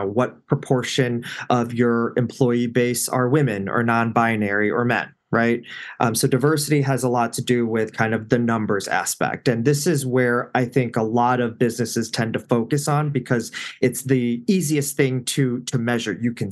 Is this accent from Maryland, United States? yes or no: no; Chicago, Illinois, United States; And, you know, we grew up in Chicago, moved out to the north suburbs of Chicago. So, you know, growing up, I went to predominantly white schools.